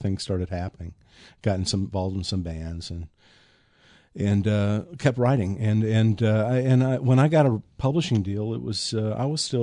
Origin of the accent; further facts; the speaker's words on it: Bowling Green, Kentucky, United States; moved away as an adult; now in Nashville, United States; it was just time to get out of my hometown, which was Bowling Green, Kentucky. It was where I grew up, and it was just time to go.